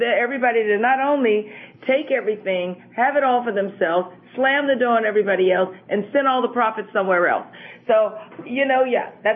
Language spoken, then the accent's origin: English; United States; I'm speaking as an American citizen more than anything else. As a woman, I'm an African-American woman.